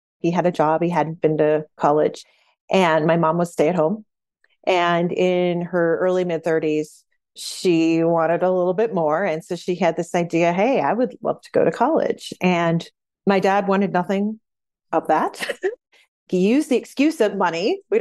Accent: Wisconsin, United States; I grew up in Wisconsin. My parents divorced when I was preteen, but I honestly don't ever remember them having a happy relationship or a healthy relationship. I wanted to get out of Wisconsin, maybe because of that.

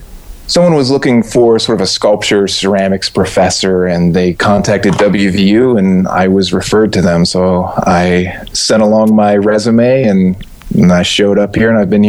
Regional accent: Erie, Pennsylvania, United States; moved away as an adult; now in Elkins, United States; No, I'm from Erie, Pennsylvania, originally.

